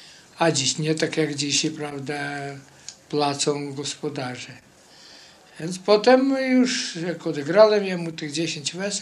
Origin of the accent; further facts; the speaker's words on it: Nowowielka, Vilnius County, Lithuania; No to przeważnie jak u nas, jak ja pochodzę ze stron wileńskich, od Wilna.